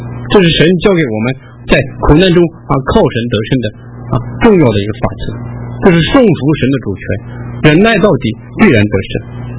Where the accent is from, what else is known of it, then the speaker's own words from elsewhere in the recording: China; 也颠覆了我们中国人的观念。我们中国人观念做君王的那是高高在上享受一切荣华富贵